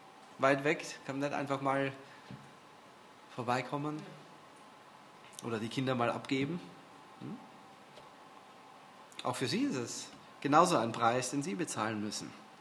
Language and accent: German; Vienna, Austria; accent: Viennese; now in Germany; Und wenn wir nach Hause kommen, nach Österreich, haben wir alle einen deutschen Akzent.